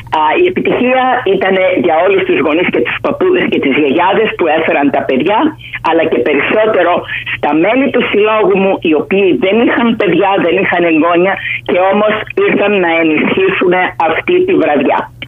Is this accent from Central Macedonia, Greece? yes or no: no; Athens, Attica, Greece; Όπως λέτε και εσείς, πρωτοπόροι είμαστε οι Αθηναίοι.